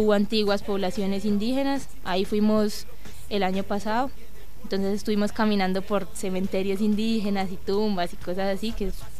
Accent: Medellín, Antioquia, Colombia; Porque es de donde yo vengo.

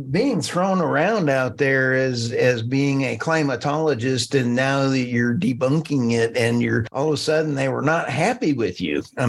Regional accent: Texas, United States; I'm from Texas. I would have butchered it, so thank you very much.

